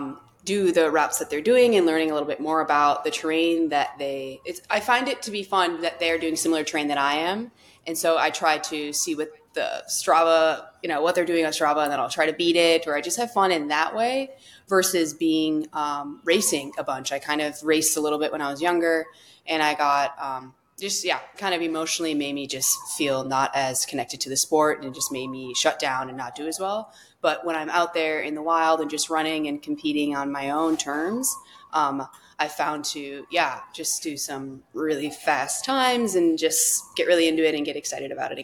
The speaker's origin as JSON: {"language": "English", "town": "Victoria", "region": "Minnesota", "country": "United States", "lives_now": "Seattle, United States", "said": "I'm originally from Victoria, Minnesota."}